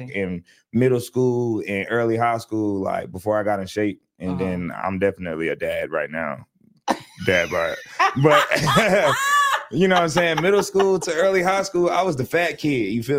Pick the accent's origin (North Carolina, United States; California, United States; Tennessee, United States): North Carolina, United States; Durham; Like, I grew up in Durham